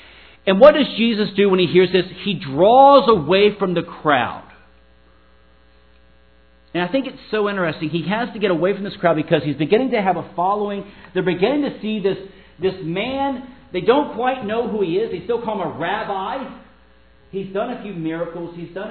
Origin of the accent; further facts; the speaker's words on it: Tennessee, United States; of course, and my background is kind of odd. I grew up in Tennessee.